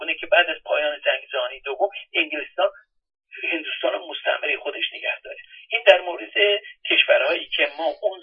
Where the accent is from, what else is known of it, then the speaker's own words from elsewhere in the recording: Iran; من به عنوان یک ایرانی اینو مطرح میکنم.